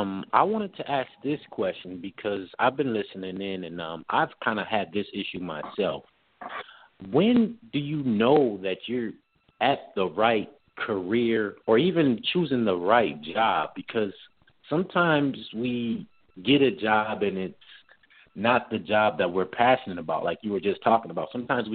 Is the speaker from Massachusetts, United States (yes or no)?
no; Minnesota, United States; now in Tampa, United States; I'm from Minnesota, but I live in Tampa.